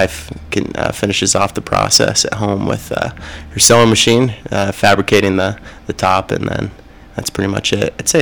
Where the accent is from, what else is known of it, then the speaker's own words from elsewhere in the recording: Dayton, Ohio, United States; No, I'm from Dayton originally.